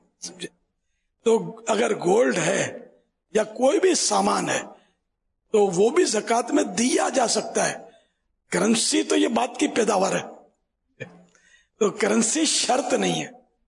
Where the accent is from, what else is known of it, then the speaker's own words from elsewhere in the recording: Karachi, Sindh, Pakistan; born there; میں گجراتی نہیں ہوں, مہمان ہوں گجرات صوبے کا, ہمارے ماں باپ میں تو کراچی میں پیدا ہوا ہوں, گجراتی ہے انڈین گجرات.